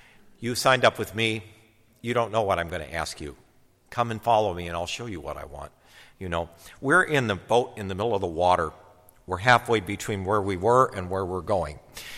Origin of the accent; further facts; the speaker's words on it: Akron, Ohio, United States; I grew up in Akron.